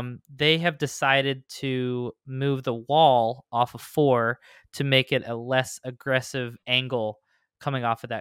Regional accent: Ligonier, Pennsylvania, United States; Pocono's a home track because I'm from Pennsylvania. Technically, when I was running Xfinity, Mid-Ohio was the track that was closest to my hometown of Ligonier.

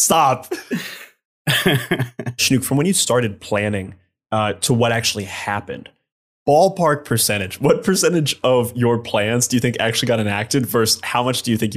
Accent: Ohio, United States; Any of the jokes about Ohio were because I'm from Ohio, so Ohio's easy to play on.

